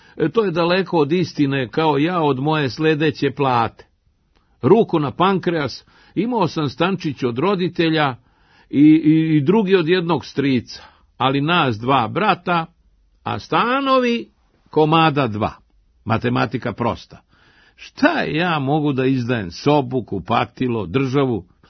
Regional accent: Belgrade, Serbia; born there; Mi smo rođeni u Beogradu, što znači da smo rođenjem uskraćeni za jedno od najvećih srpskih dostignuća, dolazak u Beograd.

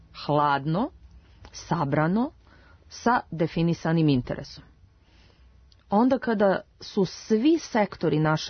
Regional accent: Serbia; Mi to shvatamo, mi smo Srbi prosto emotivni i sve shvatamo emotivno.

